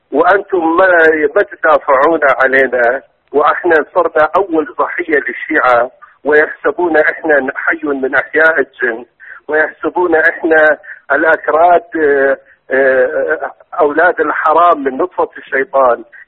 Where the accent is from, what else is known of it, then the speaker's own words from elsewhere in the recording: Kurdistan Region, Iraq; من كردستان العراق.